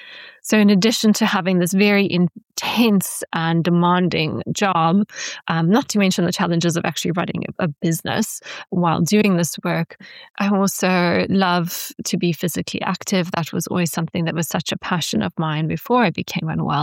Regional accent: South Africa; moved away; recently I was back in South Africa, my home country, over Christmas

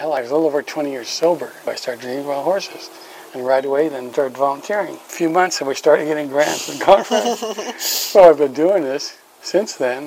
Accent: Montana, United States; you know, I'm 82, I'm from the Fort Belknap Reservation. I rodeoed for 14 years. I'm sober for 40 years.

